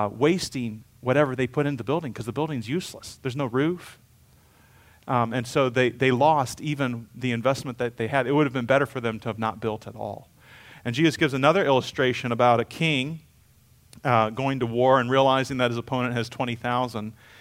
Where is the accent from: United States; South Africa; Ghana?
Ghana; I grew up in Africa, in Ghana, and sometimes driving in the country